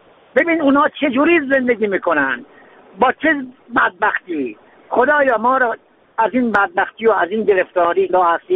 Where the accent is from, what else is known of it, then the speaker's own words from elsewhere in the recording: Iran; من یه ایرانیم، دلم برای تمام ایرانیان می سوزه.